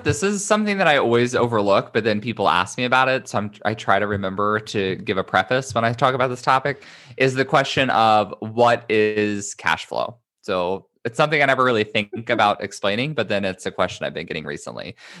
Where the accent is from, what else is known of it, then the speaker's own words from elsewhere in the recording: Midwest, United States; I'm from the Midwest, so of course I have family who's obsessed with them.